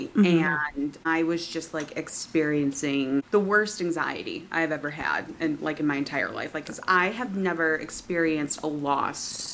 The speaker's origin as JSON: {"language": "English", "region": "Michigan", "country": "United States", "said": "because I'm originally from Michigan. So then, like, when I moved from Michigan to California, which I'm in now, I kind of just stopped reading."}